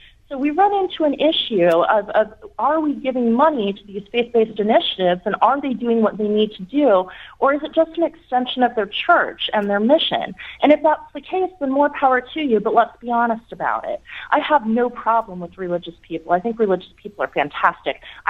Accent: Utah, United States; I come from Utah. It's Mormon country. I was raised to a Baptist school. I was raised as a religious fundamentalist, basically.

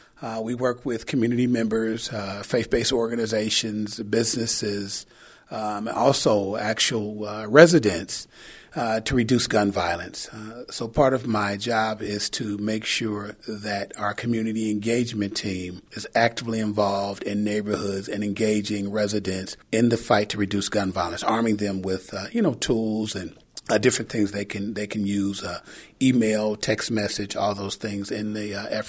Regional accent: Dayton, Ohio, United States; I am from Dayton, Ohio, born and raised.

